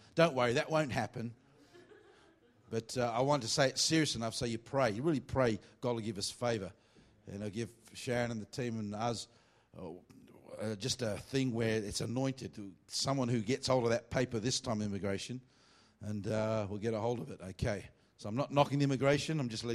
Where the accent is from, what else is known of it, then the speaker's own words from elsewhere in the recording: Australia; especially when I'm from Australia, not Arabia or somewhere.